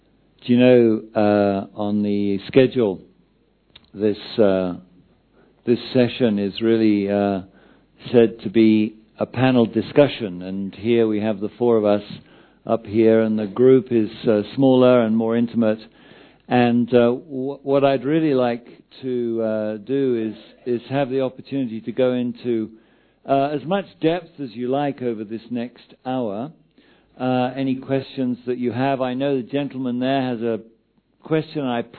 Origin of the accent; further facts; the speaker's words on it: England, United Kingdom; of course, you know, I'm English.